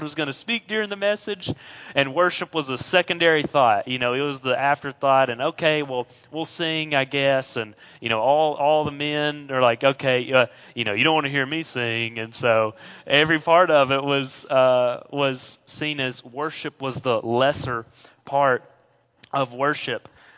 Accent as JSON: {"language": "English", "town": "Cordova", "region": "Alabama", "country": "United States", "tie": "born or raised there", "said": "We grew up in Cordova, Alabama, near Jasper in Walker County my whole life. I went to school there for all of my 18 years."}